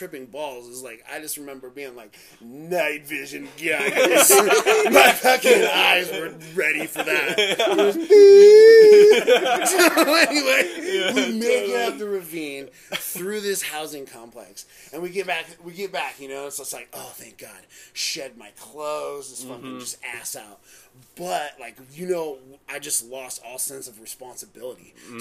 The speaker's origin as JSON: {"language": "English", "region": "Washington", "country": "United States", "said": "hi, I'm from Washington. I also like paychecks from my government."}